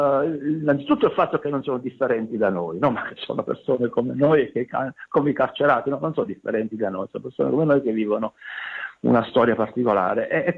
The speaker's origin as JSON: {"language": "Italian", "town": "Campomaggiore", "region": "Basilicata", "country": "Italy", "tie": "born or raised there", "said": "pensavo che Campomaggiore, il mio paesino di 1000 abitanti in Basilicata, fosse un quartiere di una metropoli diffusa"}